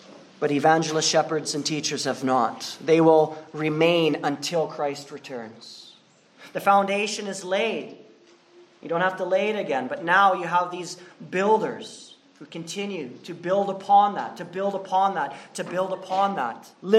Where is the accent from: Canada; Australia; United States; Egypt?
Canada; Manitoba; I'm from Manitoba, and we use pickerel rigs.